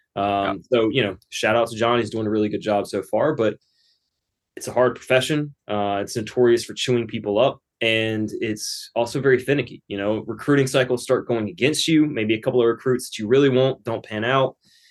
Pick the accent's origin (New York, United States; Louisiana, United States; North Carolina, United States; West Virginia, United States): North Carolina, United States; as a kid growing up in North Carolina, I was very lucky.